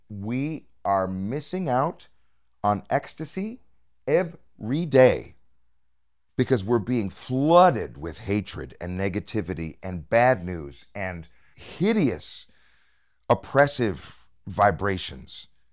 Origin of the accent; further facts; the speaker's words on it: Rockford, Illinois, United States; I'm a guy from Rockford, Illinois, who was a pimple-faced 12-year-old choir nerd who couldn't throw a football or whatever.